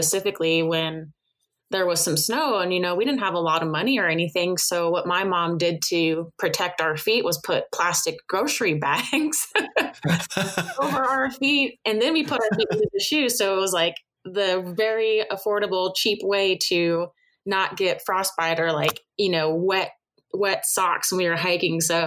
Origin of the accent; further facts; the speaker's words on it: Seattle, Washington, United States; born there; also born or lived in Puerto Rico / New Mexico / Minnesota / District of Columbia, United States; now in Utah, United States; So I was born in Seattle. Lived in Puerto Rico, not technically a state, but lived in Puerto Rico, New Mexico, Minnesota, DC, Montana, then Utah.